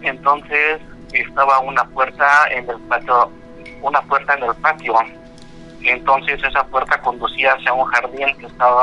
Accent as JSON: {"language": "Spanish", "region": "Puebla", "country": "Mexico", "lives_now": "New York, United States", "said": "Soy originario de México, del estado de Puebla."}